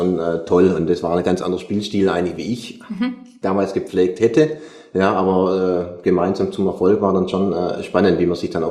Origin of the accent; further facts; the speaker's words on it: Welzheim, Baden-Württemberg, Germany; now in Schondorf, Germany; Also gut, ich bin in Welzheim aufgewachsen, lebe aber mittlerweile seit 7 Jahren in Schondorf